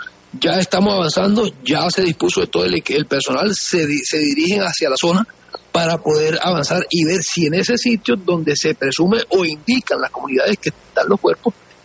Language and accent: Spanish; Córdoba, Colombia; como cordobés, como colombiano, como costeño, me duele la muerte de cualquier colombiano